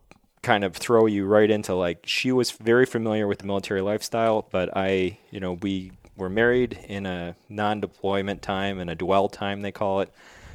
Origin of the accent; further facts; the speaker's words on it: Buffalo, New York, United States; I grew up in Buffalo.